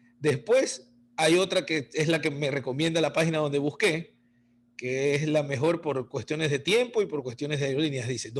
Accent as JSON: {"language": "Spanish", "country": "Ecuador", "said": "nosotros como ecuatorianos podemos viajar sin visa"}